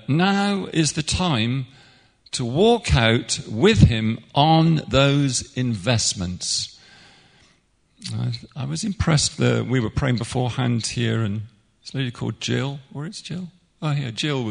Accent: Bristol, South West England, United Kingdom; it took me back to my days where I grew up in Bristol.

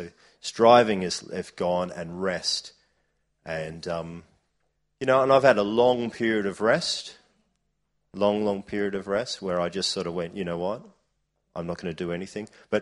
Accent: Brisbane, Queensland, Australia; also born or lived in Sydney; we moved to a different city from Sydney to Brisbane so my mum could be back near her family, her relatives.

